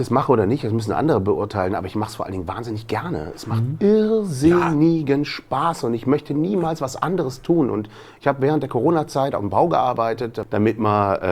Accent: Cologne, North Rhine-Westphalia, Germany; born there; accent: Kölsch; Weil ich aus Köln komme, gebürtig.

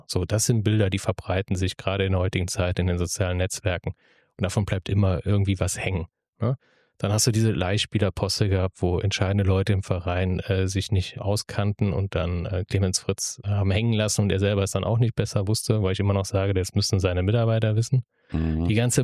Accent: Bremen, Germany; wo wir als Bremer oder Werder-Fan an sich immer so ein bisschen hingeschaut hat

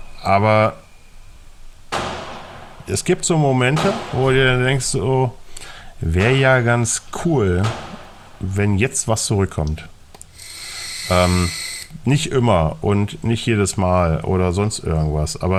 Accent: East Germany, Germany; ich bin Ossi.

